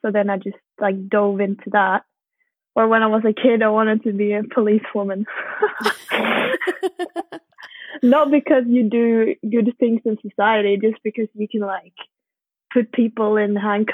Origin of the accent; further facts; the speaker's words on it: Sweden; also born or lived in Austria / Norway; I'm from Sweden. I'm from a little coastal, it's not a village, it is a city, but it's like a population of 30 or 40,000. Mm-hmm. And I have been living in Austria quite a lot, / Norway. And now I'm in northern Sweden on a season here.